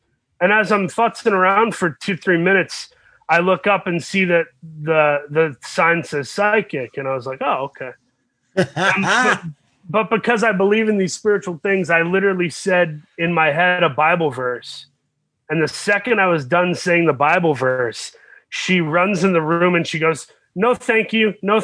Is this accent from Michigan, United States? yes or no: yes; Saginaw, Michigan, United States; A scary little town called Saginaw, Michigan, near Flint.